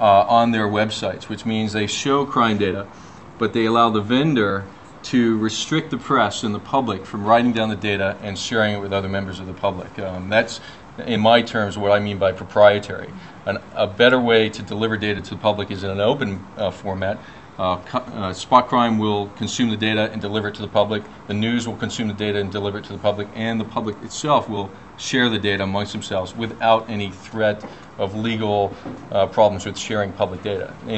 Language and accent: English; Philadelphia, Pennsylvania, United States; now in Baltimore, United States; I was a transplant from Philadelphia, and I was interested in crime, obviously living in Baltimore.